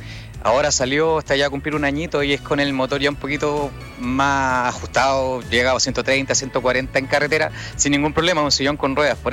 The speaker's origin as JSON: {"language": "Spanish", "town": "Santiago", "region": "Santiago Metropolitan Region", "country": "Chile", "said": "soy de Santiago, pero tengo familia acá en Temuco."}